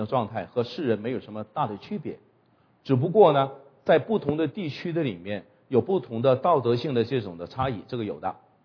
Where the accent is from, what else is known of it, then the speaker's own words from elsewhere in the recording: Jiamusi, Heilongjiang, China; 我老家是佳木斯的，啊，在过去的年代，这个佳木斯的名声是非常不好的，因为出小偷、出强盗。